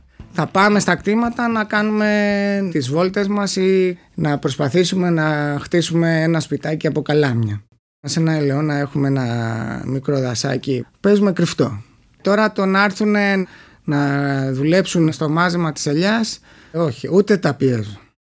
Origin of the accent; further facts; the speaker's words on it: Karavas, South Aegean, Greece; μέσα στη ρεματιά του Καραβά, που είναι το χωριό μου.